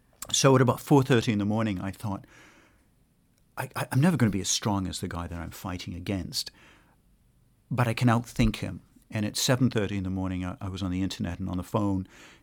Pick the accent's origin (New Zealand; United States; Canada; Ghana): Canada; And I am Canadian, even though I sound to many of our listeners as if I have a UK accent.